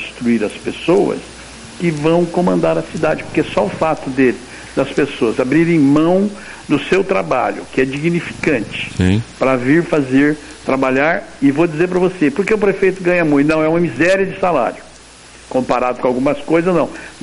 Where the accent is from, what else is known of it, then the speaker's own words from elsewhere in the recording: Itápolis, São Paulo, Brazil; Temos e nós temos orgulho de ser itapolitanos